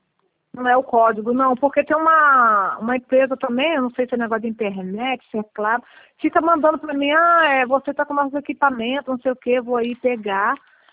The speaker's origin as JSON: {"language": "Portuguese", "town": "Campos dos Goytacazes", "region": "Rio de Janeiro", "country": "Brazil", "said": "Não, sou de Campos do Goytacazes."}